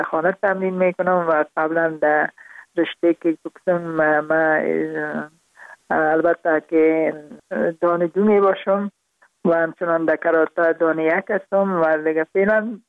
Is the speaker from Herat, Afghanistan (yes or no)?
no; Parwan, Afghanistan; also born or lived in Kabul; در خود شهر کابل به دنیا آمدیم، من از پروان هستم